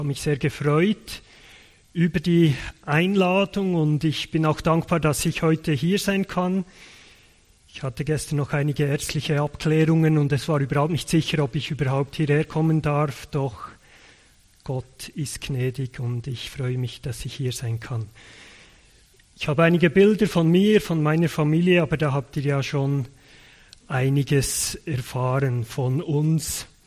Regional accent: Bern, Switzerland; Ich komme aus dem Bernbiet, genau gesagt aus dem Emmental. Ich bin dort aufgewachsen und zur Schule gegangen, in die Gemeinde gegangen und wir wohnen jetzt dort als Familie auch wieder.

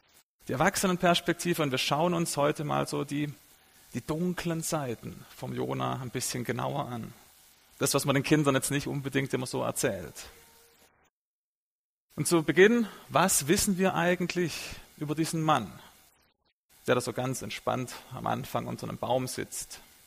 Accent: Baden-Württemberg, Germany; accent: Swabian; Und wie mein dezentes Schwäbisch vielleicht verrät, ich komme aus Süddeutschland, aus der Nähe von Tübingen.

